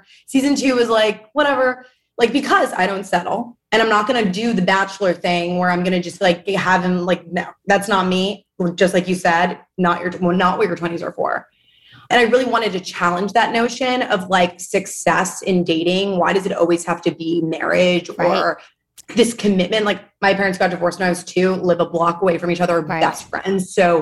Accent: New York City, New York, United States; I grew up like born and raised in New York City. My mom is an immigrant from Argentina.

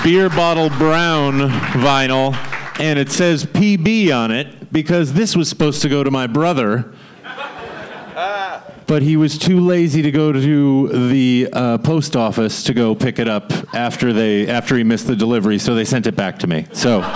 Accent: Hartford, Connecticut, United States; born there; I was born in Hartford, Connecticut.

